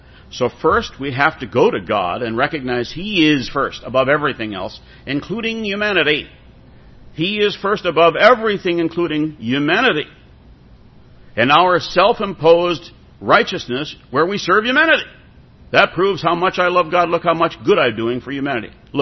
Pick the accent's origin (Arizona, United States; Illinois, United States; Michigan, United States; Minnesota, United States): Illinois, United States; Spring Grove; also born or lived in Chicago; When I was a kid, we moved from Chicago to Spring Grove, Illinois, which is just north of Fox Lake, to a home that actually had been built to be a summer home.